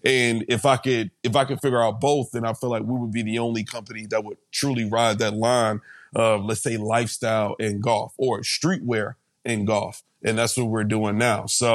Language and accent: English; Georgia, United States; growing up in the South, in Georgia, and playing golf